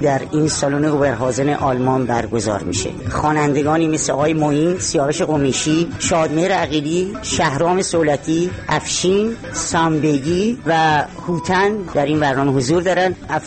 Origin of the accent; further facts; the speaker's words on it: Iran; now in Germany; خودم هم ایرانی هستم.